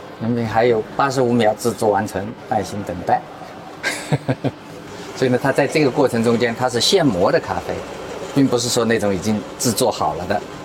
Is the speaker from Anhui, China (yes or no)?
no; Suzhou, Jiangsu, China; moved away as an adult; also born or lived in Shanghai; 我苏州人。